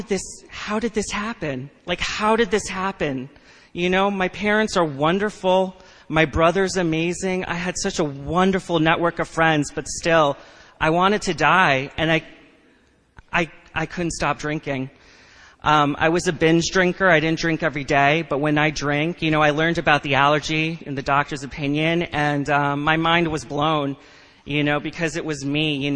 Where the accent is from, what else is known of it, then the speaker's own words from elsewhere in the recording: Westchester, New York, United States; I grew up in Westchester, had a wonderful family, had a great childhood